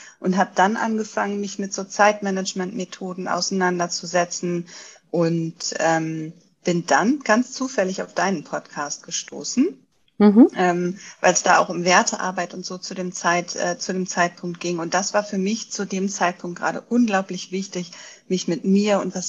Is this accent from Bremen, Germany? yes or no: yes; Bremen, Germany; now in Hamburg, Germany; Ich komme aus dem Umland von Bremen. Bin nach Hamburg gezogen.